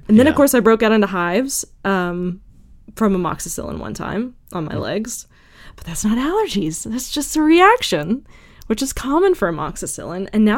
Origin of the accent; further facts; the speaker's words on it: the South, United States; growing up in the South, you meet some people who are like, no, just, you know, eat some honey.